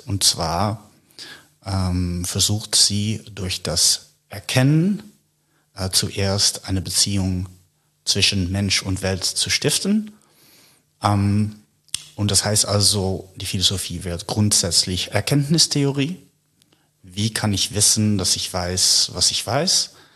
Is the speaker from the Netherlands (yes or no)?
yes; Netherlands; also born or lived in United States / Paris; now in Berlin, Germany; Ich stamme aus den Niederlanden